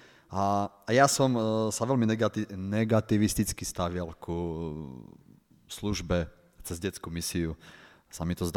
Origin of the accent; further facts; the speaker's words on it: Poprad, Prešov Region, Slovakia; som domáci z Popradu